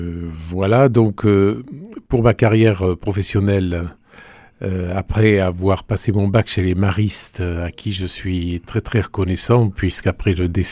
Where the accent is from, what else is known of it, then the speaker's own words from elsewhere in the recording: Toulouse, Occitanie, France; born there; Alors, je suis né à Toulouse il y a un certain nombre de décennies.